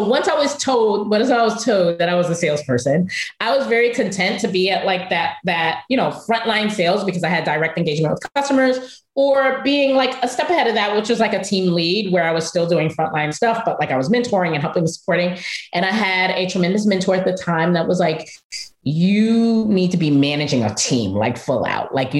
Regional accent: Brooklyn, New York, United States; And so I went back to Brooklyn. I'm from Bushwick, and I was working in Bed-Stuy.

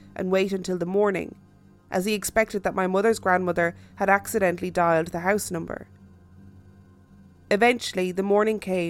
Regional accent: Bristol, South West England, United Kingdom; an area not far from my hometown of Bristol in the UK.

